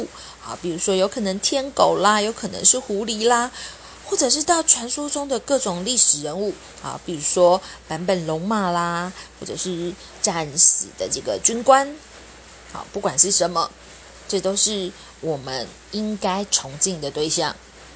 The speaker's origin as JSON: {"language": "Chinese", "country": "Taiwan", "said": "我们台湾人是会特别谨慎的。"}